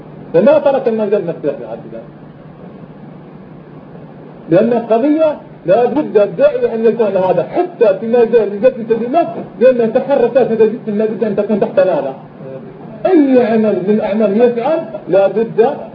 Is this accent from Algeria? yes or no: yes; Algeria; من عندنا في الجزائر